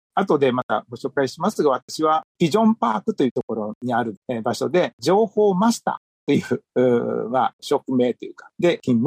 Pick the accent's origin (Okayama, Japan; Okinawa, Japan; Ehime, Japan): Ehime, Japan; 私は愛媛県の出身です。住んでるところも愛媛県松山市です。